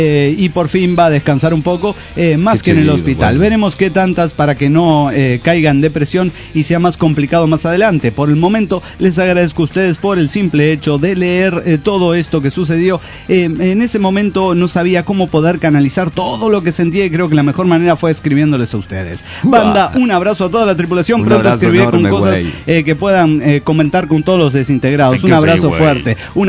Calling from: Guadalajara, Jalisco, Mexico; de Guadalajara, Jalisco, México.

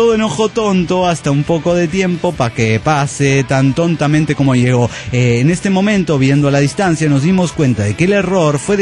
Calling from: Mexico City, Mexico; del DF mexicano.

